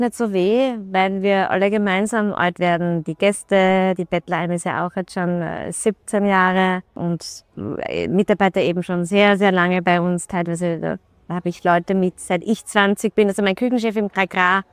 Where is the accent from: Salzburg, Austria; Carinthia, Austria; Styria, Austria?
Salzburg, Austria; Vilsmoos; ich bin in Salzburg aufgewachsen, in Bongau, in Vilsmoos. Dort hatten die Eltern eine Jugendherberge. Die Mama ist eine Burgenländerin und der Papa ist ein Steirer.